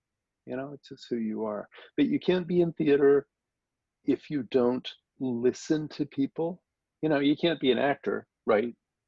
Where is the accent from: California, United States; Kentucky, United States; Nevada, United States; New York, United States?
Nevada, United States; Las Vegas; I grew up in Las Vegas, and we would be, I was in the Las Vegas Boys Choir, and I was just a little carefree kid.